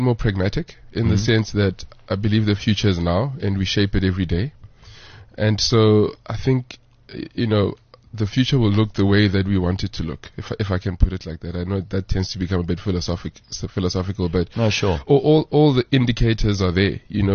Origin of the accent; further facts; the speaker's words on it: Soweto, Gauteng, South Africa; I was born in Soweto, at Deep Kloof Clinic. Grew up, Orlando East, Deep Kloof.